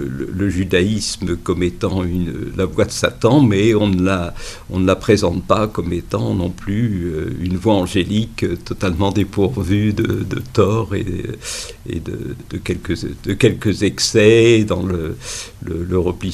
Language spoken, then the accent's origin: French; Paris, Île-de-France, France; je suis originaire de Paris, j'étais à côté de la rue des Rosiers